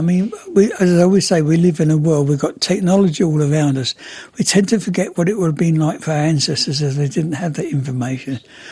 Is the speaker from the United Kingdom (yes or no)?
yes; England, United Kingdom; I mean, I come from England and the seasons were so much starker there.